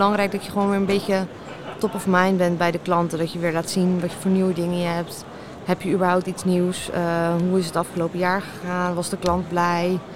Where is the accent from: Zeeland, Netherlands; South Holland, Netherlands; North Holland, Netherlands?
South Holland, Netherlands; Groot-Ammers; Nee, ik kom uit Grootammers. Ja, dat kent waarschijnlijk niemand. Dat is een heel klein dorpje in de buurt van Schoonhoven, Gouda, een beetje in de buurt.